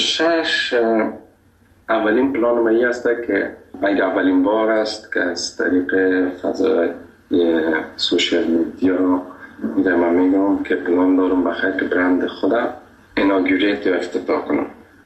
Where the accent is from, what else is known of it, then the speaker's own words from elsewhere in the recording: Afghanistan; گفتم خودت از کجا هستی؟ گفتم از افغانستان.